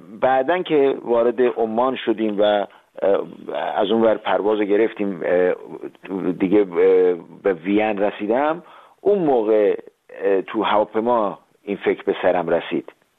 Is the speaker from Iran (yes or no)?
yes; Iran; now in Austria; من به عنوان یک ایرانی اتریشی